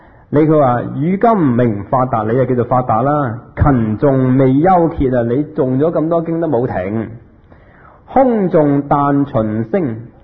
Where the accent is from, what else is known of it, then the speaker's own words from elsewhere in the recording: Guangdong, China; 佢哋係我哋廣東人